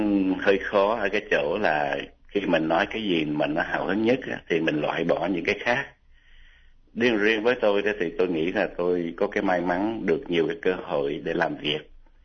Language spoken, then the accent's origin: Vietnamese; Australia; tôi không phải là người Hoa, tôi là người Úc gốc Việt.